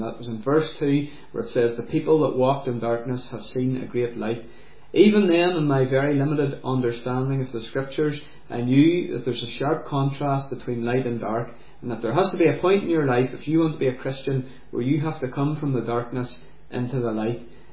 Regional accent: Londonderry, Northern Ireland, United Kingdom; I'm originally from Londonderry, but I now live just outside Microfield

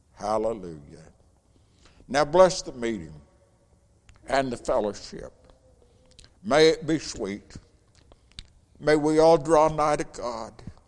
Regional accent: Huntsville, Alabama, United States; You know, I grew up over here in Huntsville, next to Maple Hill Cemetery.

